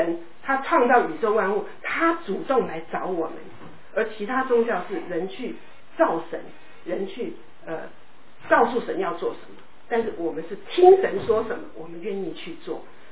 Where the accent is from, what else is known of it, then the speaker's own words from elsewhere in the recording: Guangdong, China; also born or lived in Taiwan; 我是从小生在基督教的家庭里面，那台湾是我从台湾来，我是广东人，台湾来